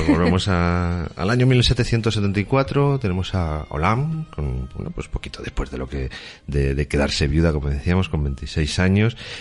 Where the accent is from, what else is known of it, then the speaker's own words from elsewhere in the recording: Spain; Es que somos españoles, por favor.